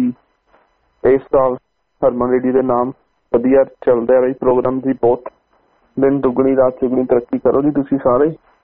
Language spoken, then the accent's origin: Punjabi; Patiala, Punjab, India; moved away; specially ਮੇਰੇ ਸ਼ਹਿਰ ਤੋਂ ਪਟਿਆਲੇ ਤੋਂ